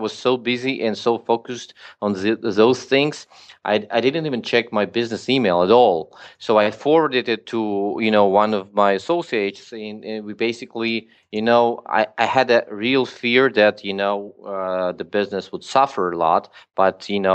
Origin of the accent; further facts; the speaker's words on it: Georgia; English is a second language; also born or lived in Ukraine; now in United States; I'm originally from Georgia, and I mean, I was a refugee myself, and then, you know, I moved before moving to US. I was in Ukraine.